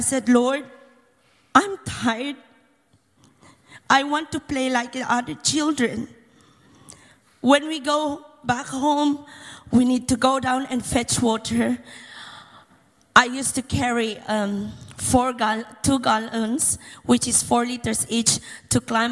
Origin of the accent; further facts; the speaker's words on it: Philippines; now in United Kingdom; as I'm married now, and I'm from the Philippines, living in the UK, and I'm a British too.